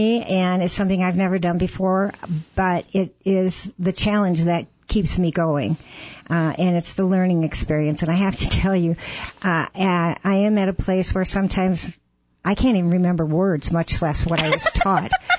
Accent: Michigan, United States; now in Chino Valley, United States; No, I'm from Michigan originally.

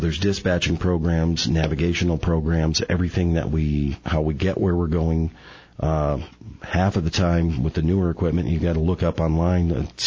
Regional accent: Detroit, Michigan, United States; Yeah, I grew up in Detroit, so I grew up around cars.

